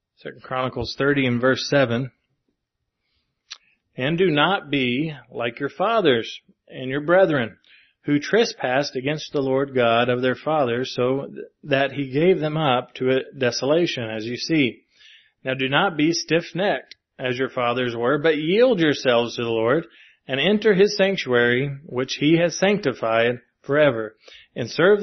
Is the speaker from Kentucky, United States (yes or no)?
yes; Kentucky, United States; moved away as an adult; I'm from Kentucky, and this is where I grew up. I lived there for 27 years. Now I've lived here for whatever.